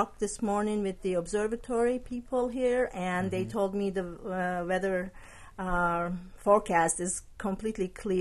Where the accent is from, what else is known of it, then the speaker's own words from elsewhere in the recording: Turkey; English is a second language; So, because I'm originally from Turkey, so because I speak the language, they asked me to help.